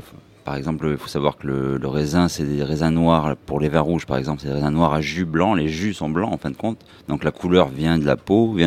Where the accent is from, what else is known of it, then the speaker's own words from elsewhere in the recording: Montpellier, Occitanie, France; Je suis de Montpellier, ouais.